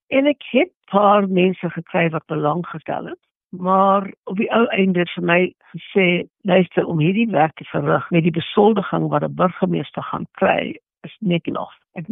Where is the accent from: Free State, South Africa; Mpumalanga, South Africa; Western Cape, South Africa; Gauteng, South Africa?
Gauteng, South Africa; Johannesburg; also born or lived in Heilbron; Ek is eintlik in Heilbron gebore en ek is in Johannesburg grootgemaak. Ek was in Johannesburg op skool. Ek was in Johannesburg op universiteit.